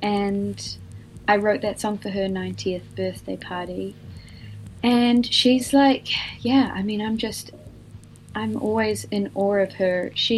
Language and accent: English; New Zealand; is that the sort of tall poppy growing up in Aotearoa thing?